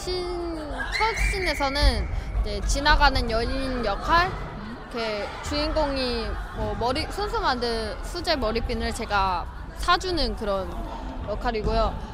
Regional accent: China; born there; 중국에서 태어났어요. 엄마가 북한.

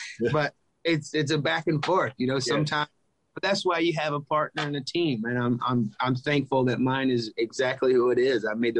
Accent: Conyers, Georgia, United States; which is right there in my hometown, Rockdale County, in Conyers, Georgia, where I grew up, about 30 minutes east of Atlanta.

